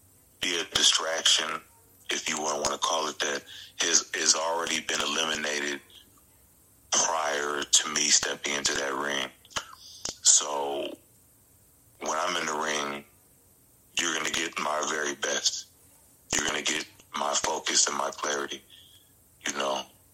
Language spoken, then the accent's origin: English; California, United States; But, yeah, I'm originally from the Bay Area, but I've been out in Fight Town, USA, New Mexico for a while.